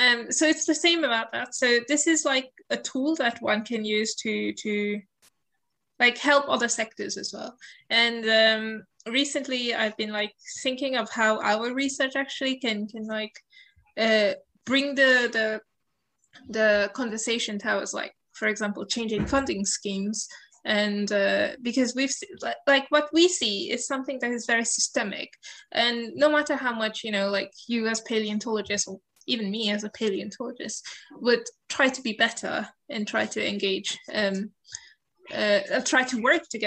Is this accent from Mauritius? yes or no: yes; Mauritius; I'm from Mauritius. We have corals there. And I can tell you, I had never thought before of studying corals. And I grew up next to them.